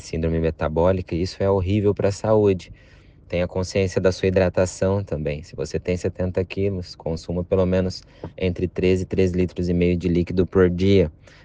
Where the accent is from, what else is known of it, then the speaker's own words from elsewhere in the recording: São Paulo, Brazil; now in Santa Rosa, Brazil; sou paulista, moro aqui na cidade de Santa Rosa, já faz um ano e meio